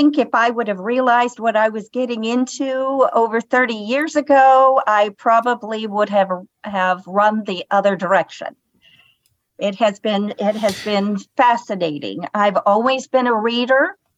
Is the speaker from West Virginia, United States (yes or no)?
yes; West Virginia, United States; accent: West Virginia; Okay, well, I have a West Virginia accent